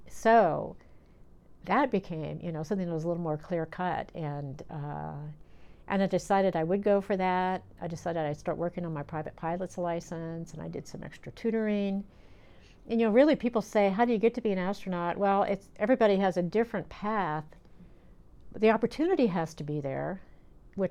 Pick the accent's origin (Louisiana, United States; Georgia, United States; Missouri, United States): Missouri, United States; And yeah, Missouri is my state. I'm from Southeast Missouri. I grew up in a little town outside of Jackson, Missouri, which is near Cape Girardeau.